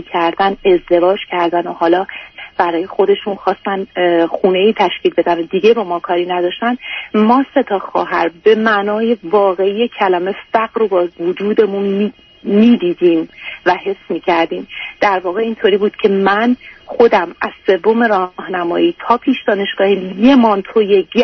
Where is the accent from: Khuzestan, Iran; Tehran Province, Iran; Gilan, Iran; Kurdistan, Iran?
Tehran Province, Iran; Tehran; من تو جنوب شهر تهران دنیا اومدم و بزرگ شدم.